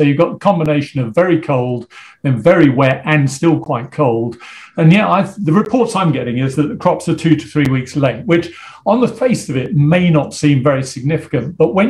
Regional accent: United Kingdom; but, you know, after all, we are British and that's what we do.

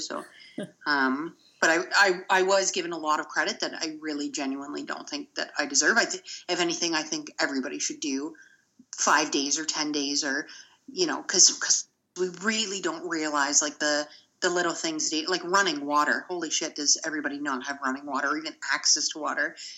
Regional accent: Canada; And although we're Canadian and have universal healthcare

